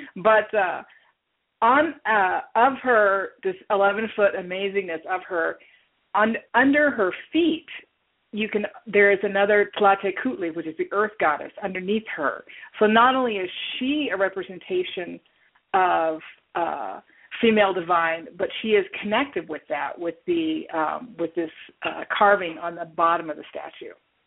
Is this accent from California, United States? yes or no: no; Texas, United States; I'm from Texas.